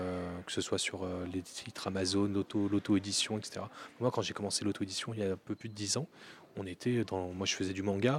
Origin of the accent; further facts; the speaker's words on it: Bourgogne-Franche-Comté, France; J'arrive du centre de la France, dans un tout petit patelin à côté de Nevers.